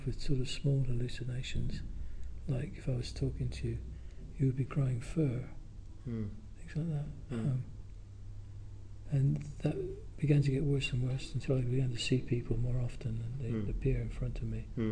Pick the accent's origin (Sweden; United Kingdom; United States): United Kingdom; Yeovil, South West England; I was born in Yeovil in Somerset, and we had. It was a sort of terraced house.